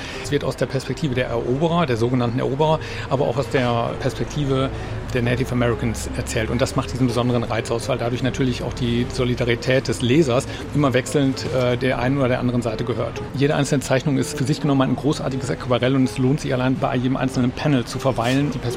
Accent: Heilbronn, Baden-Württemberg, Germany; Ich bin 60 und ich bin Lehrer und Lehrerausbilder. Ich bin ursprünglich eigentlich aus Heilbronn und ich besuche jetzt Freiburg. Das ist meine Lieblingsstadt, ich habe hier studiert.

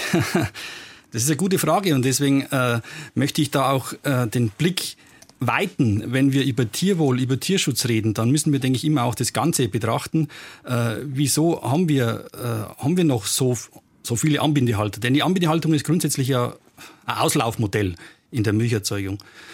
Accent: Bavaria, Germany; ich komme ja aus Bayern

